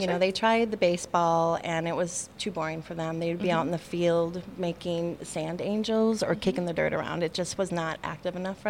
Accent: Minnesota, United States; So I am not originally from the central Minnesota area. I grew up in the Twin Cities area, born and raised.

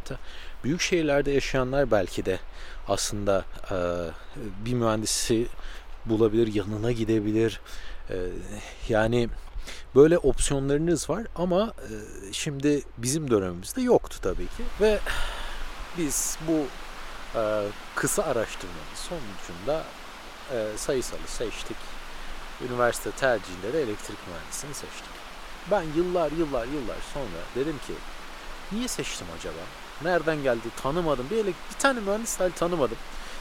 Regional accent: Söke, Aydın, Turkey; born there; Ben Aydın'ın Söke ilçesinde doğdum. Ege'nin ufak bir kasabasında aslında teknolojiyi takip etmeniz zor bir şeydi.

